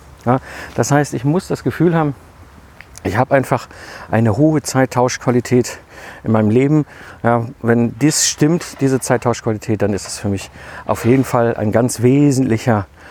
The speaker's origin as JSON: {"language": "German", "region": "North Rhine-Westphalia", "country": "Germany", "tie": "born or raised there", "said": "Jetzt komme ich ja aus dem Ruhrpott zwischen Kohle und Stahl groß geworden in den 80er und 90er Jahren."}